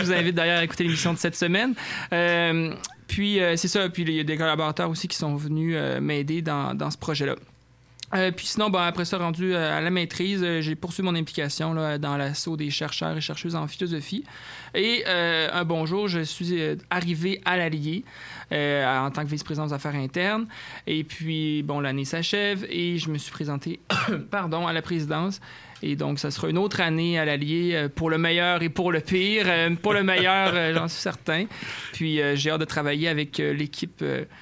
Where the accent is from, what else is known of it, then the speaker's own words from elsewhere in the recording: Quebec, Canada; born there; moi, je suis né aussi au Québec.